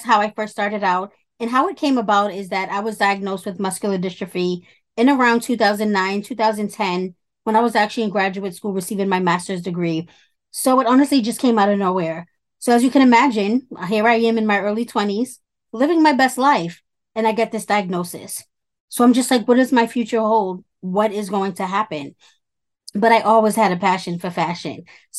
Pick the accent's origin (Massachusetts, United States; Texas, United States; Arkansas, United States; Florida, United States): Massachusetts, United States; Cambridge; I'm from Cambridge, Massachusetts, and I'm the CEO and founder of Girls Chronically Rock Clothing Brand.